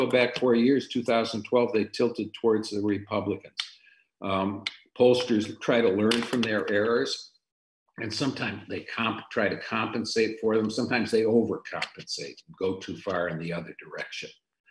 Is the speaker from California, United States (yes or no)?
no; Michigan, United States; 8 points in my home state of Michigan.